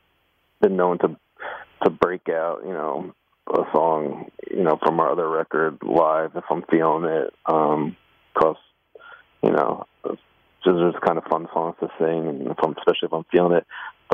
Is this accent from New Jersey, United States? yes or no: yes; New Jersey, United States; You know, I grew up in New Jersey, and, you know, I'm pretty much a Jersey, New York style slice guy.